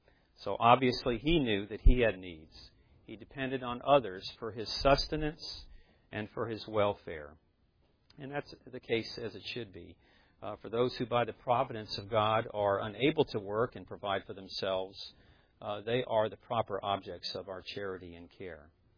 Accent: Augusta, Georgia, United States; I'm from Augusta, Georgia. Across the river, the Savannah River, is North Augusta, South Carolina.

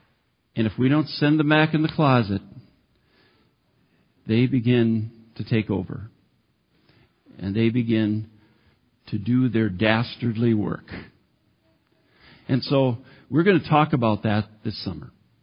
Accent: Embarrass, Minnesota, United States; And I said, no, I'm from Embarrass. And he says, is that an experience? And I said, no, that's the town where I live.

